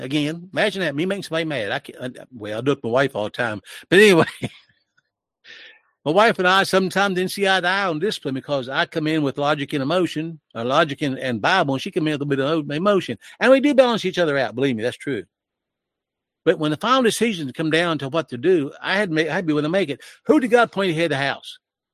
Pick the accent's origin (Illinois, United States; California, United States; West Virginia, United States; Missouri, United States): West Virginia, United States; Please, I'm just a hillbilly. I'm a hillbilly from West Virginia. I barely speak English. And I talk funny.